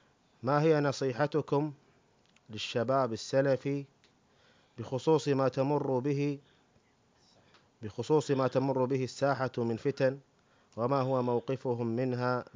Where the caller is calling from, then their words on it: Germany; نحن أبناؤكم من ألمانيا قمنا بطباعة منشورات في التحذير من داعش وتوزيعها هنا بين الناس